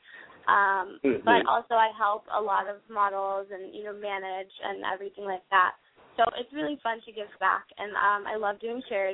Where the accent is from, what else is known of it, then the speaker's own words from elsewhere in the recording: West Virginia, United States; I'm from West Virginia. Shout out to West Virginia.